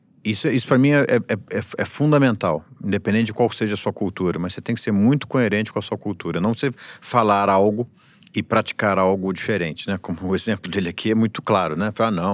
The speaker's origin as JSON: {"language": "Portuguese", "country": "Brazil", "said": "Esse é um desafio que, para mim, como brasileiro, é o que mais me preocupa."}